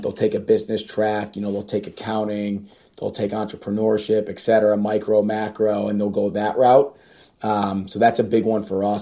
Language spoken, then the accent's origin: English; New York, United States; and I say that as a New Yorker.